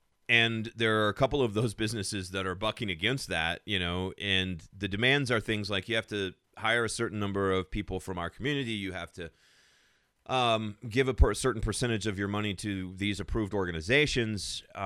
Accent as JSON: {"language": "English", "country": "United States", "said": "Let me just kind of interject here, because as an American, I want to fix that."}